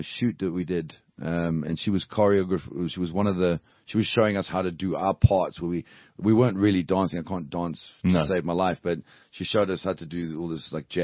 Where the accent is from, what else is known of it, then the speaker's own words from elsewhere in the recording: South Africa; now the older I get, I'm so proudly South African. You know, like I'm so glad I grew up here.